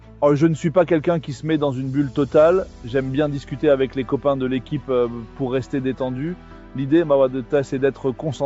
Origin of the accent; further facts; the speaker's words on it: Manigode, Auvergne-Rhône-Alpes, France; je viens de Manigode et que j'étais au club de la Clusaz, j'ai grandi là-dedans